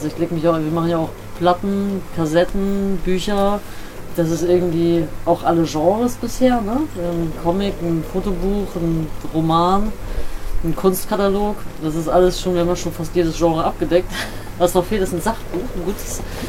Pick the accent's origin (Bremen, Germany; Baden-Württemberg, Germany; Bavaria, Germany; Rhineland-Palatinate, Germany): Bremen, Germany; Also ich komme aus Bremen-Nord, Blumenthal, da bin ich aufgewachsen, kennst du vielleicht, auch so ein abgehängter Stadtteil.